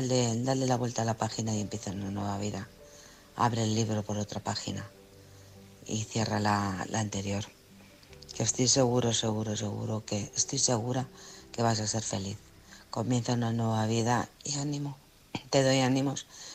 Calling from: Alcorcón, Community of Madrid, Spain; de Alcorcón.

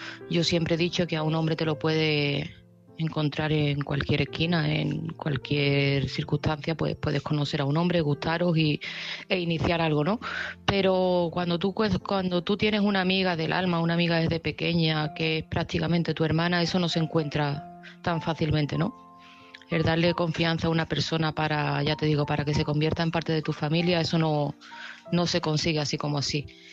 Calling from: Seville, Andalusia, Spain; de Sevilla

